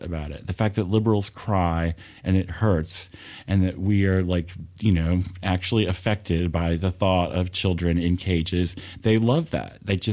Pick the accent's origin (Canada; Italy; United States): United States; Georgia; I live in racist, you know, redneckistan, and I grew up in South Georgia, and I came out of the closet at 14 years old in 1980 or something